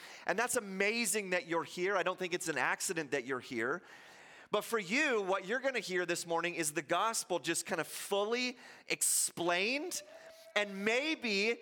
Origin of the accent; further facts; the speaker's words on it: Orleans, Ontario, Canada; moved away as an adult; I grew up in Ontario in a little suburb outside of the city of Ottawa called Orleans. And grew up there all through my teenage years and then moved out here for school.